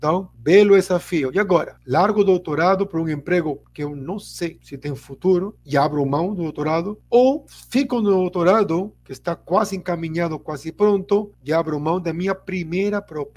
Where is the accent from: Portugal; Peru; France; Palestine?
Peru; Portuguese is a second language; Até fora do meu país, né? Sou peruano, então trabalhei no Peru